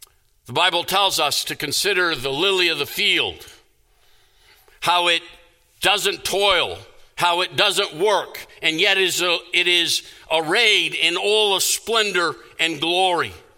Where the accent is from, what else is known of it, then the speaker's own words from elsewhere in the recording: North Carolina, United States; born there; now in South Carolina, United States; I was born in North Carolina, not South Carolina, where I currently live.